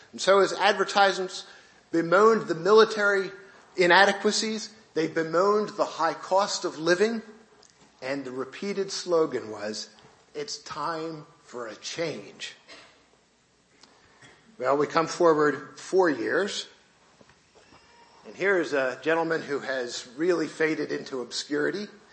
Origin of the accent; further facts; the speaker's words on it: United States; Now, I'm an American, and I have to confess that, like most Americans, we forget everything that happens above, say, about the 49th parallel.